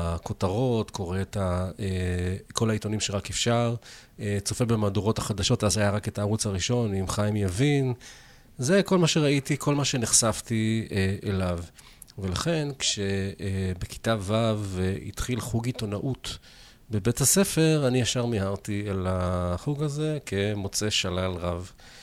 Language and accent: Hebrew; Kiryat Ata, Haifa District, Israel; בתור ילד, בן 12, תלמיד בית ספר יסודי בקריית אתא